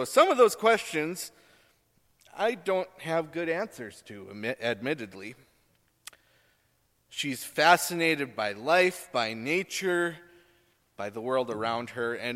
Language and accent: English; the Dakotas, United States; And that's as far as I knew about sun dogs growing up in the Dakotas.